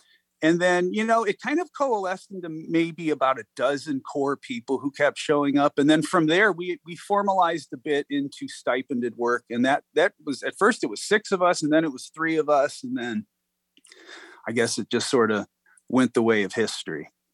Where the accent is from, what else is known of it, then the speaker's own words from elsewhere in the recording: Merrillville, Indiana, United States; I grew up on the Maryville side of the Gary Maryville border. The house had been there before Maryville existed, but then came Maryville. So I grew up there. I went to Maryville schools.